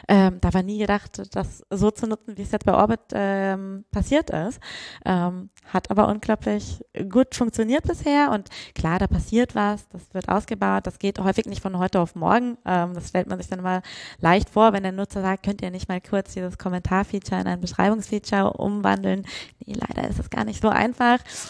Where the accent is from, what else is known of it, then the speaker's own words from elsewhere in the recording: Frankfurt, Hesse, Germany; Ich komme aus Frankfurt, ich habe da ganz lange nicht gelebt. Ich bin jetzt auch wieder hingezogen im Dezember